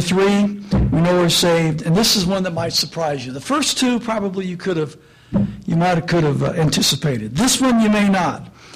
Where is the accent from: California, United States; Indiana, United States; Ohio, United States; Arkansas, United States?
Indiana, United States; I grew up in Indiana, and I mean, Iowa, Indiana, Illinois, that whole, that's Corn Belt.